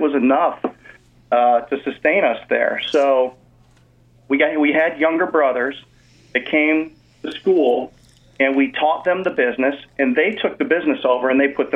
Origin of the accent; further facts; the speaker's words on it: Chicago, Illinois, United States; I grew up in Chicago as the middle brother of three boys